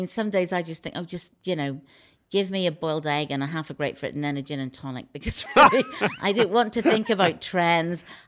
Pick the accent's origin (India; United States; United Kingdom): United Kingdom; Northern Ireland; is from growing up in Northern Ireland where the food was very good, but it was very basic.